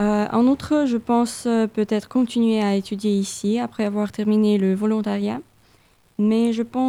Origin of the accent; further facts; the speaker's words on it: Russia; On vient de la Russie, ouais.